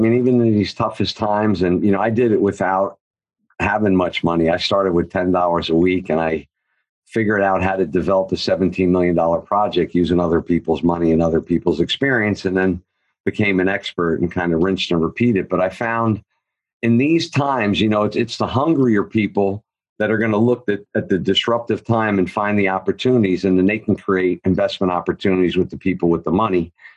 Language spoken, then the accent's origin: English; New Jersey, United States; growing up in New Jersey, you know, as you're saying this, I'm thinking, you know, and you're from Jersey